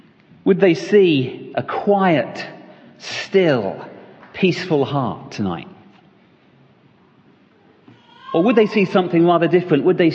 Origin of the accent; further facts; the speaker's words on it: Caterham, South East England, United Kingdom; moved away as an adult; now in Aberdeen, United Kingdom; You'll guess from my accent, I don't hail from these parts. 2 years ago, my wife and I and our two little ones, they were little 2 years ago, moved up from Caterham in Surrey, just south of London